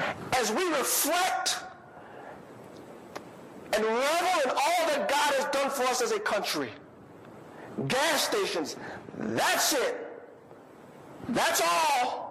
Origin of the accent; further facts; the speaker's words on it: the South, United States; I grew up in the South, and I can remember back in the 70s